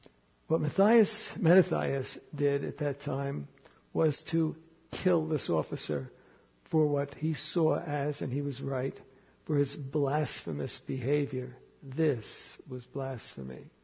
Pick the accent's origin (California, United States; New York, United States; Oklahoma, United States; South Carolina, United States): New York, United States; New York City; You know, when I grew up in New York City, Christmas in our Jewish neighborhood was not the norm because it was a Jewish neighborhood, so we didn't celebrate Christmas.